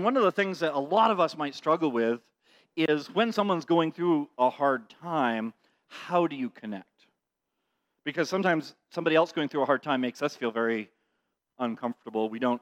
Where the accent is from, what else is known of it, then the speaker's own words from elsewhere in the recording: Maine, United States; I grew up in Little Baptist Church in Southern Maine, and have been taught the truth my whole life.